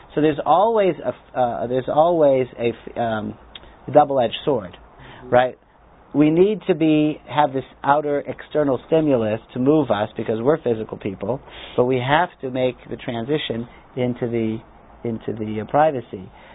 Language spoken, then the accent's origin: English; Washington, D.C. area, United States; I'm from the Washington suburb, and in 1976, for the big celebration of the bicentennial birthday, they opened up this new museum.